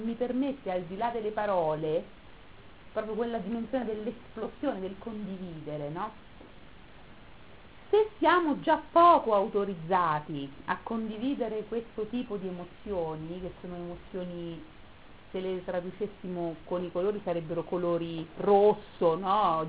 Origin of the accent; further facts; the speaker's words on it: Umbria, Italy; avevo 16 anni, quando l'Italia ero in un paesino dell'Umbria, perché io sono umbra, in un paesino dell'Umbria di 200 anime